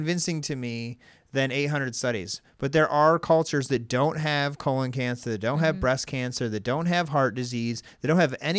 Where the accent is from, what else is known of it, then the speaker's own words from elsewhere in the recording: United States; as an American, I think it's easy to kind of look at that and say, it's really not that bad.